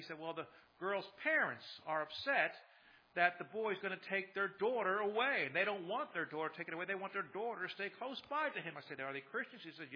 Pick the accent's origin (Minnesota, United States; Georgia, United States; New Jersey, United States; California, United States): New Jersey, United States; My wife left her family to follow me back to my hometown to stay in New Jersey. We've been here for 32 years.